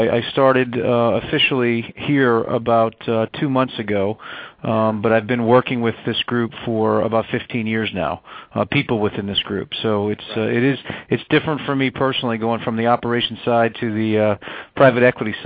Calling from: Atlanta, Georgia, United States; Thankfully, I'm in Atlanta. I was in the Northeast yesterday and got delayed

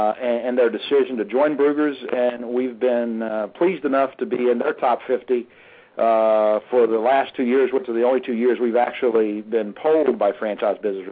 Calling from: Raleigh, North Carolina, United States; I am calling from Raleigh, North Carolina.

